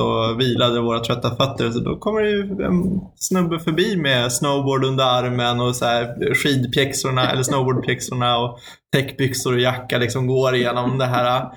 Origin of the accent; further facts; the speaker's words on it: Sweden; Ja, vi är från Sverige.